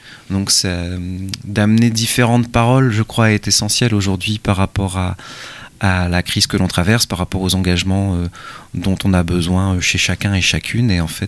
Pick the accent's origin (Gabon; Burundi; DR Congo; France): France; Brittany; C'est ça, je viens du Morbihan.